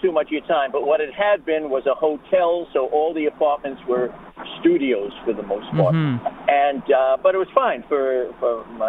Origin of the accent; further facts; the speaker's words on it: Bronx, New York, United States; we were sort of lost in Queens because we come from the Bronx